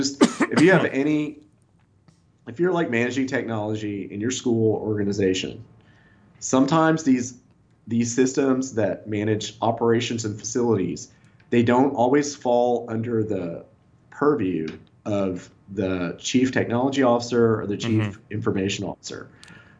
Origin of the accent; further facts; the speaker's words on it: Kentucky, United States; where I grew up in Kentucky